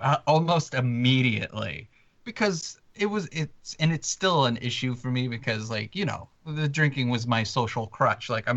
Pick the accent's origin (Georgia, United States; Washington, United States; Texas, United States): Washington, United States; Spokane; I love Seattle. I'm from Spokane, Washington, originally.